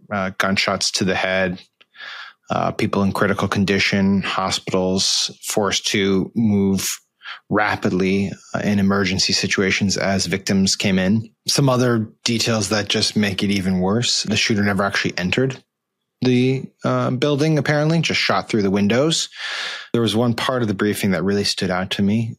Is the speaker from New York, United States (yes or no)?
no; Connecticut, United States; I'm from Connecticut. I'm from about 40 minutes outside of Newtown, Connecticut, which was the site of the Sandy Hook shooting.